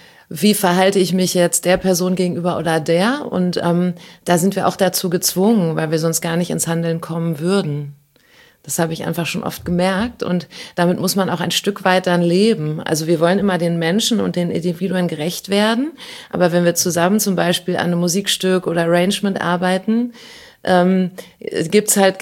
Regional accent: Harz, Germany; Also ich bin im Harz zur Schule gegangen, wirklich in der Provinz, kann man sagen, also eine Kleinstadt.

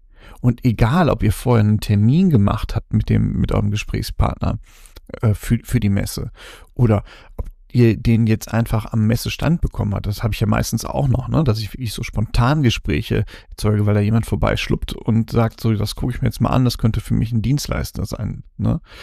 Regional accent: Cologne, North Rhine-Westphalia, Germany; Für mich als Kölner total wichtig

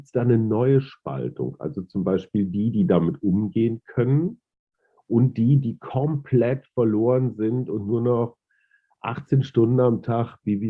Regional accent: North Rhine-Westphalia, Germany; ich bin da als Westfale und alter weißer Mann, Boomer und Schallplattenspieler und VHS-Kassette groß geworden

